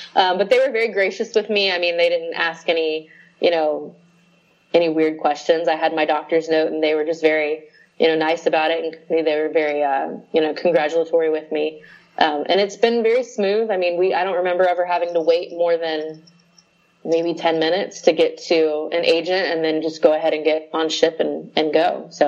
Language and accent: English; Tampa, Florida, United States; growing up in Tampa and being near the port a lot